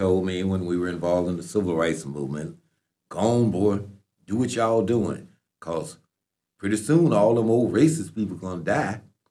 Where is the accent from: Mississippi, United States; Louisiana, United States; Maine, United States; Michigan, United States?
Mississippi, United States; And all of a sudden we get this story 70 miles from me, my hometown, that a kid had come down from Chicago and was killed because he had whistled at a white lady.